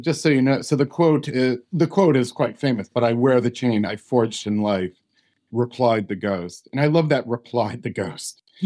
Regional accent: United States; and I'm an American, I've been to the Cotswolds

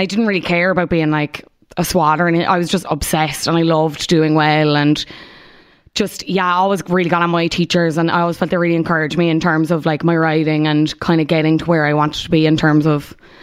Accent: Munster, Ireland; accent: Cork; now in Dublin, Ireland; When I go home or when I get like angry or very passionate about something, yeah, the Cork comes out.

